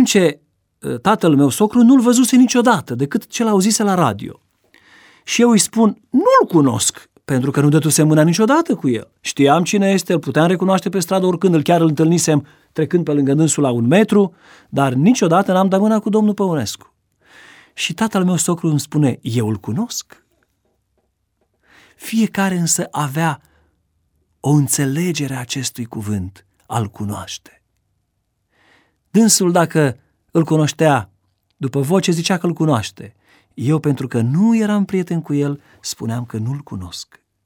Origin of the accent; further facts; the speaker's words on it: Prahova, Romania; Soția mea este din Ardeal, eu sunt din Prahova de fel.